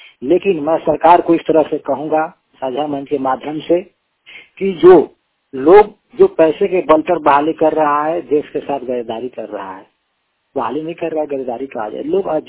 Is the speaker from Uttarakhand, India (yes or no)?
no; Balamundi, Jharkhand, India; मैं झारखंड के बलामुंडी से हूँ।